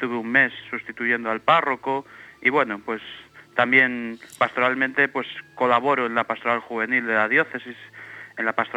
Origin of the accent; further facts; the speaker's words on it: Meruelo, Cantabria, Spain; also born or lived in Argoños; Primero estuve pues en mi parroquia de origen, aquí en Meruelo, y también en Argoños, que es también, pues es mi pueblo, porque allí nací, allí fui bautizado.